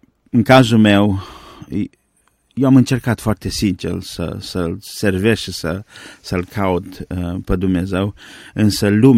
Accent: Romania; moved away; În anii 1969, după ce am plecat din România, am fost în Italia. Aproape 8 luni am stat în lagăr în Italia. Vreo 6 luni am stat la Napoli

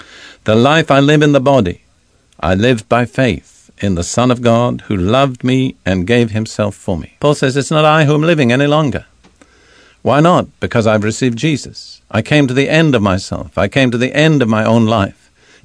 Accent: United Kingdom; I remember growing up in the Anglican Church in Britain as a boy, I was taught to say in various phrases, Our Lord and Savior, our Lord.

